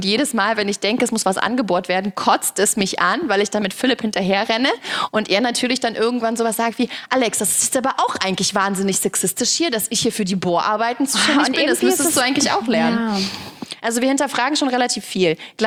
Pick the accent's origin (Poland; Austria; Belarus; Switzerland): Belarus; Ich komme ja aus Weißrussland.